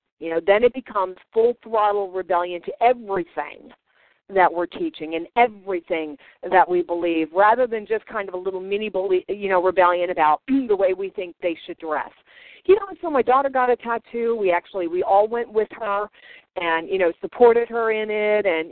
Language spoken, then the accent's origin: English; East Coast, United States; I grew up on the East Coast, which is very cynical, you know, very negative about everything and always, you know, instantly seeing the worst and everything